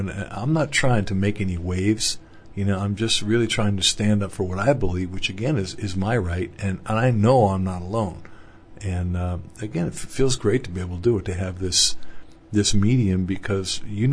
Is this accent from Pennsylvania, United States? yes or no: yes; Mahanoy City, Pennsylvania, United States; In my hometown, the Mahanoy City, Pennsylvania, we used to literally, and everybody did, used to leave our keys in the car, unlocked, parked on the street.